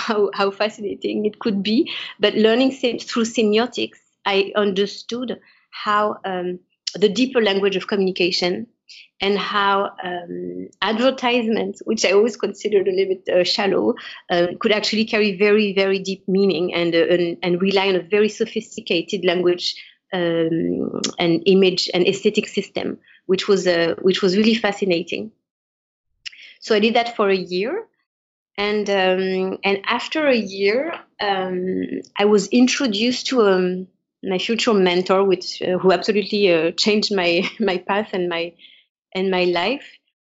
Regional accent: Paris, Île-de-France, France; Yeah, back to I'm French. I was born in Paris, born and raised in Paris. My father is Cambodian Chinese, and my mom was a Jewish Tunisian. So I grew up in a multicultural environment

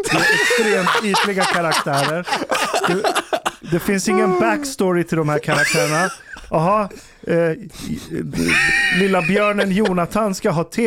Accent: Ekerö, Stockholm County, Sweden; där jag växte upp på Ekerö, när jag var med kidsen därifrån, där alla var etniska svenskar.

